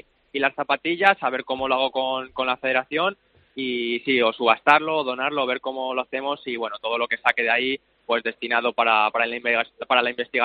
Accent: La Sagrada, Castile and León, Spain; also born or lived in La Fuente de San Esteban; Bueno, yo soy de dos pueblos, se llama uno La Sagrada y otro La Fuente de San Esteban.

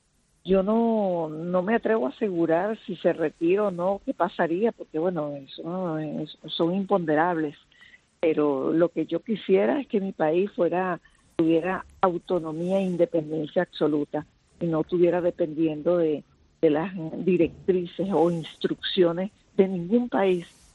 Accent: Venezuela; sacar ese grupo de delincuentes que ha destruido mi país, que ha acabado con Venezuela y con la población.

